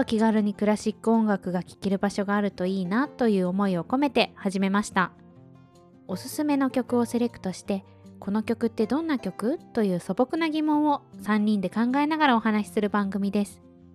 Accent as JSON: {"language": "Japanese", "town": "Kobe", "region": "Hyogo", "country": "Japan", "tie": "born or raised there", "said": "私はこの年末年始は地元の神戸の方に帰省して、"}